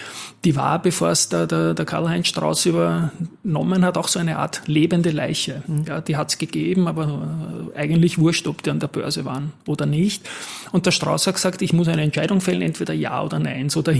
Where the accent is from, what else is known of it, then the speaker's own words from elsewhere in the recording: Vienna, Austria; Das war eine halbe Weltreise mit Maut, sogar als Wiener.